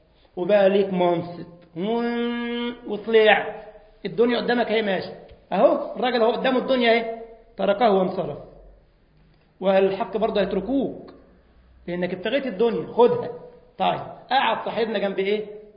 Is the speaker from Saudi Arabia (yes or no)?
no; Egypt; now in Germany; وانا جاي من مصر